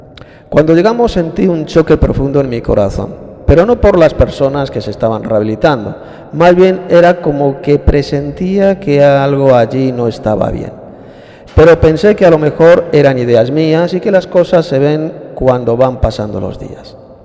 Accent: Argentina; moved away as an adult; now in Spain; Nosotras somos argentinas y hace 7 años que estamos en España. Vivimos para buscar empleo. Vinimos para buscar empleo y poder salir adelante, ya que la situación en mi país está muy mala. Somos argentinas, pero con ascendencia española.

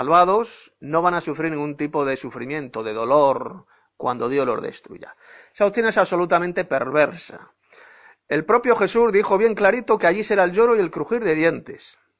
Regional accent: Madrid, Community of Madrid, Spain; de Madrid, España.

